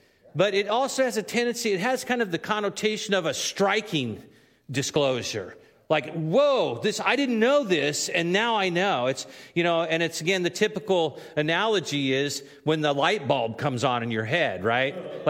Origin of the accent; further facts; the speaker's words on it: Washington, United States; I remember when I was a child and I grew up living on Puget Sound up in Washington